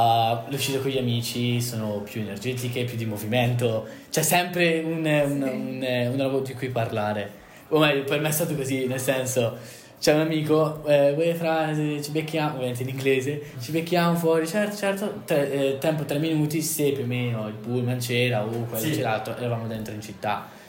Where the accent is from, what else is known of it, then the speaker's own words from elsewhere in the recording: Bergamo, Lombardy, Italy; vengo da Bergamo.